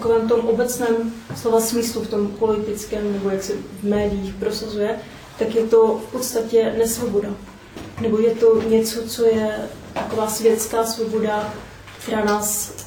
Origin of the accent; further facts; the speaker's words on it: Brno, South Moravian Region, Czechia